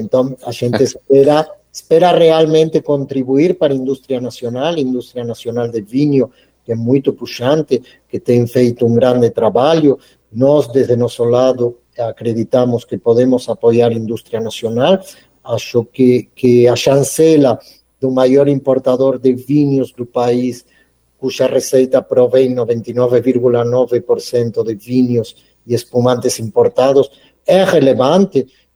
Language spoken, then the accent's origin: Portuguese; Argentina; Portuguese is a second language; now in Brazil; eu sou argentino, já devem ter identificado pelo sotaque, apesar de muito tempo no Brasil, não consigo perder esse sotaque aí carregado.